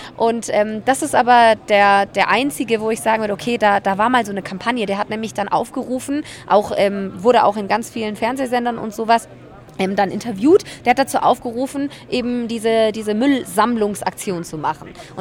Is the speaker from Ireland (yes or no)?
no; Germany; weil ich das, glaube ich, auch in meiner Pflicht sehe, so als Deutsche, um rauszugehen und zu sagen, pass auf, wir haben da eine richtig dumme Vergangenheit